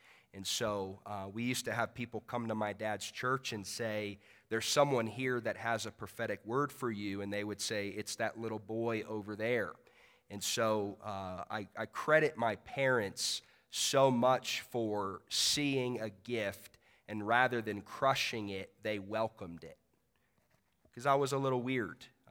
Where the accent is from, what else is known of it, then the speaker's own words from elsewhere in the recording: Indianapolis, Indiana, United States; So I hail from Indianapolis, Indiana. I grew up a pastor's son.